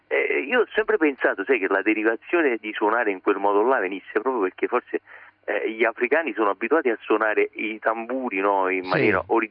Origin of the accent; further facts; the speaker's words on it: Caserta, Campania, Italy; Sì, io sono di Caserta, sì.